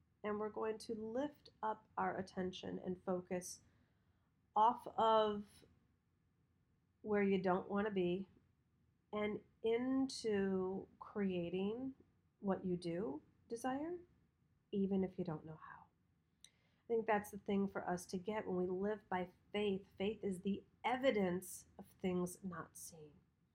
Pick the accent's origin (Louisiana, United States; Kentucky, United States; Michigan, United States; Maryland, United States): Michigan, United States; whether it was like when we grew up in Michigan, whether it was snowing or raining or Christmas, he was out there for his run.